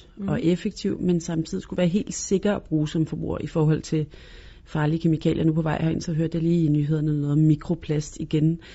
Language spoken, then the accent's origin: Danish; Jutland, Denmark; fordi jeg voksede op i Jylland